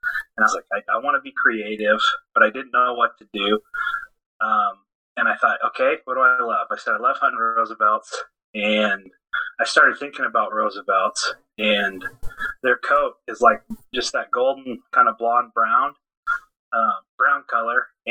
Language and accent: English; Gold Beach, Oregon, United States; now in Salem, United States; I grew up in Gold Beach, Oregon, so down in the southwest corner.